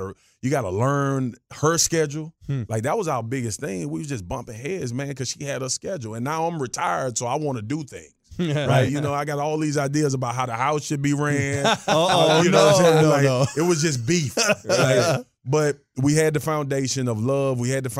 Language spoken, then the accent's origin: English; Baton Rouge, Louisiana, United States; Like, I'm from South Baton Rouge.